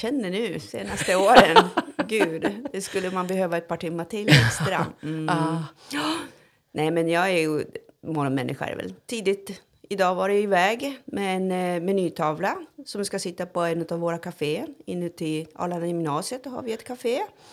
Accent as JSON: {"language": "Swedish", "country": "Japan", "tie": "born or raised there", "also_born_or_lived": "Gävle, Sweden", "moved": "yes", "lives_now": "Sweden", "said": "Gävle lasarett faktiskt. Ja, men jag flyttade dit innan jag flyttade. Ja, fyllde 1 år. Så att jag är uppvuxen i Japan."}